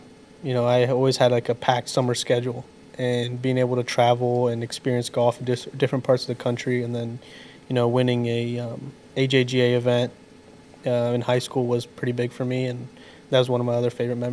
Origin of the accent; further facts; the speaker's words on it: Columbus, Ohio, United States; I'm a fifth-year senior, and I'm from Columbus, Ohio.